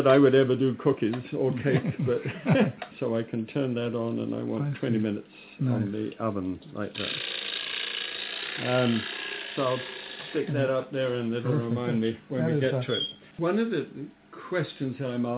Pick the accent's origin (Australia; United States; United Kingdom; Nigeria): United Kingdom; Scotland; since I'm a Scot, you just simply unwrap it carefully and use it again.